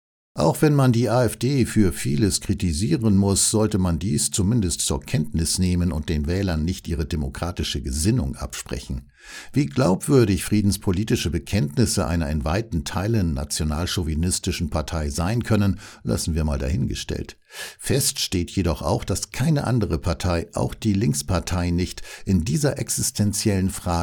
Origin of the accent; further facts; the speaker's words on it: Lower Saxony, Germany; Als Niedersachse finde ich diese Erkenntnis hochgradig schockierend.